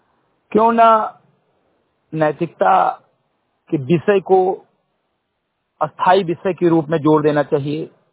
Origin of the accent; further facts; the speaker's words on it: Uttar Pradesh, India; ग्राम सभा समिति कटही विकास खंड मेंदुआ जनपद बहराइच का रहने वाला हूं